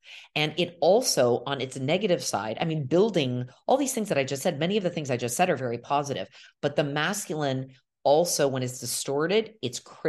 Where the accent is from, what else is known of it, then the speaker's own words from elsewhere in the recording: United States; at least my experience growing up in America was very, very focused on this masculine